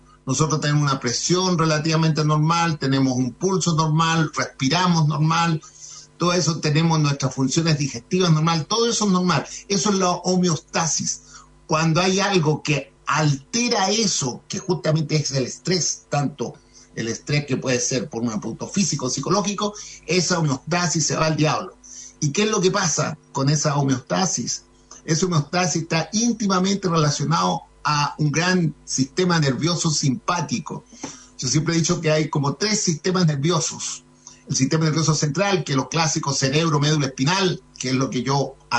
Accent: Ovalle, Coquimbo, Chile; tanto Neville y yo somos de Ovalle, es decir, somos ovallinos, somos de campo también.

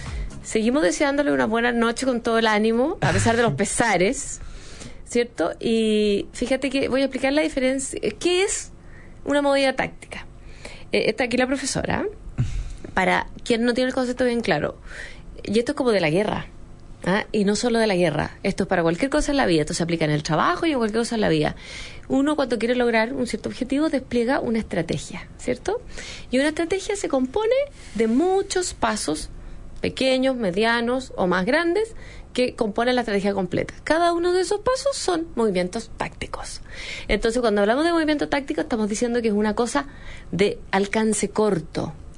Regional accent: Chile

